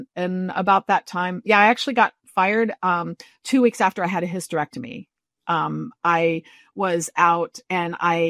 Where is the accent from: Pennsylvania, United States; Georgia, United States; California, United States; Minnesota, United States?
Minnesota, United States; And I love the water growing up in Minnesota.